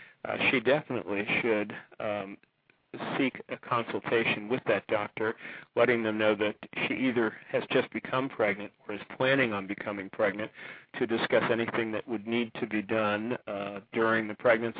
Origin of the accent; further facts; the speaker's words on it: Ohio, United States; moved away as an adult; I came from Ohio about 35 years ago. Uh-huh. That's where I was born and raised, but I'm working in central New Jersey near Asbury Park